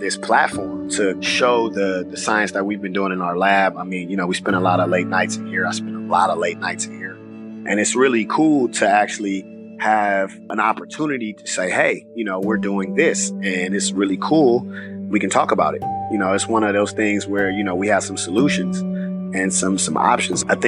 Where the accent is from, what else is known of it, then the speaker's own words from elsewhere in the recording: Richmond, California, United States; Cutting Boulevard, the south side of Richmond. And I've been there until I came here to go to college. And I'm not from Wakanda. I'm from Richmond.